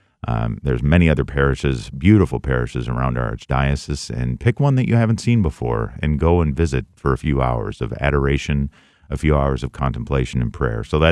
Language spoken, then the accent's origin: English; Wisconsin Dells, Wisconsin, United States; I grew up in Wisconsin Dells, which is about 3 hours here from the Twin Cities.